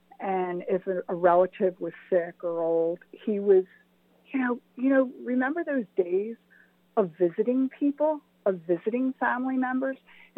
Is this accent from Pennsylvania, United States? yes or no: yes; Lafayette Hill, Pennsylvania, United States; So I grew up in Lafayette Hill. And like you already mentioned, I am proudly a St. Philip Neri original person.